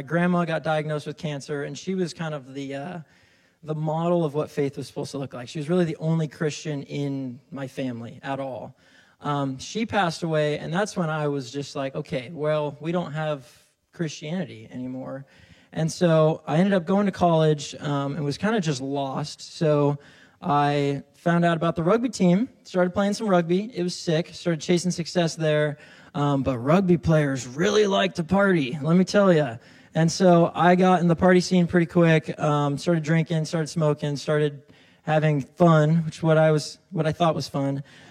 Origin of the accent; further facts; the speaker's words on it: Salem, Oregon, United States; So, like I said … I'm from East Salem. Grew up in Oregon. We love Oregon.